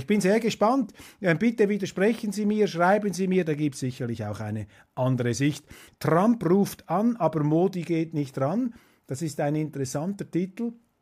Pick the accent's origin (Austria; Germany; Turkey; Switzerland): Switzerland; Und als Schweizer kann ich Ihnen sagen